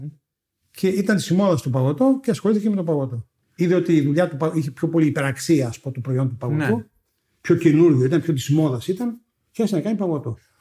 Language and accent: Greek; Serres, Central Macedonia, Greece; born there; εγώ γεννήθηκα στις Σέρες.